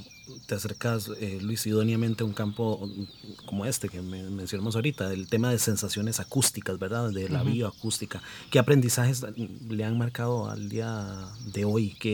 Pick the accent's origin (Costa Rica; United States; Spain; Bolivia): Costa Rica; qué problemáticas destacas y que enfrentamos hoy día como sociedad costarricense